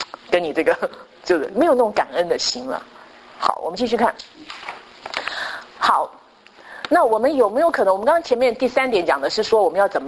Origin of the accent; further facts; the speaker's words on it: China; 那我们中国人的话比较会看人家的缺点